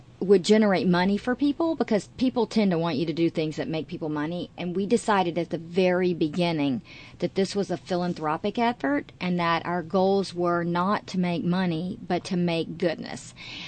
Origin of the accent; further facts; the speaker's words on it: Texas, United States; also born or lived in Louisiana; Well, I'm a Texan. My parents are from Fort Worth, and I grew up a little bit in Louisiana, so I have an outsider's mentality, I guess, but I went to medical school here and went to college in Texas